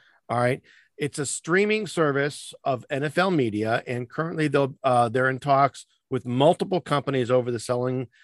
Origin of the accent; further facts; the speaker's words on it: Pennsylvania, United States; now in Chicago, United States; No, I am not from Chicago. I live here. All right. But I'm not from Chicago. I'm a Steelers fan because I grew up in suburban Pittsburgh.